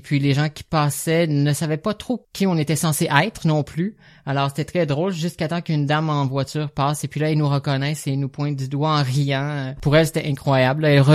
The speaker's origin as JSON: {"language": "French", "town": "Saguenay", "region": "Quebec", "country": "Canada", "said": "je viens du Saguenay, donc là-bas, t'avais peu de films qui s'y rendaient, parce que ça devait être traduit"}